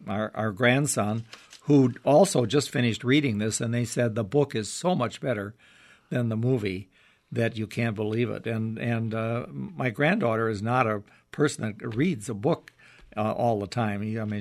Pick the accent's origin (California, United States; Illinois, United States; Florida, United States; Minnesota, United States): Minnesota, United States; I love Minnesota mysteries because I grew up in Minnesota.